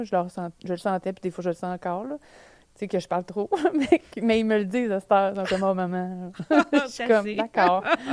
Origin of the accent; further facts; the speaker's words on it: Repentigny, Quebec, Canada; moi, je viens de Repentigny. Je suis née dans une banlieue, comme j'ai le goût de dire banlieue américaine